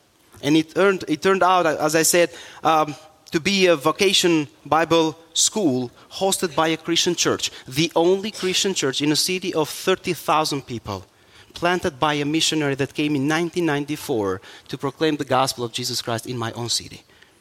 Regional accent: Albania; English is a second language; I was born in Albania in a Muslim family. By age 13, I was attending the mosque regularly and praying every day and sincerely trying to find God.

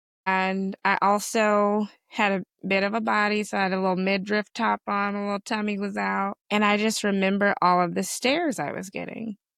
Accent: Los Angeles, California, United States; I am from Los Angeles. I did used to ride up and down the Shaw.

